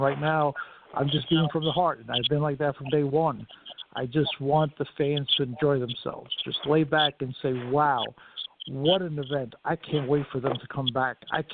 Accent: Mount Vernon, New York, United States; from Mount Vernon, New York with a big vision and a big dream.

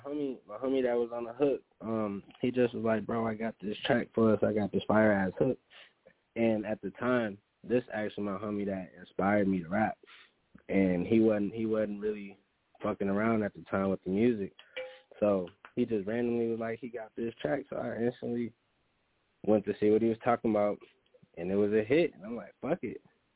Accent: Brooklyn Park, Minnesota, United States; I grew up in Brooklyn Park, Minnesota.

